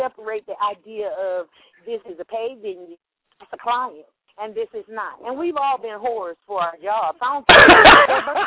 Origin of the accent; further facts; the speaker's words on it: Florida, United States; I am from Florida. I originally from Florida, and I'm in Miami, Florida now